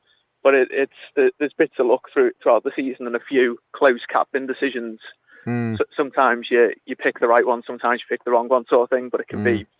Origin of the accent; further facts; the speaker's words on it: North West England, United Kingdom; Yeah. I grew up on the Wirral.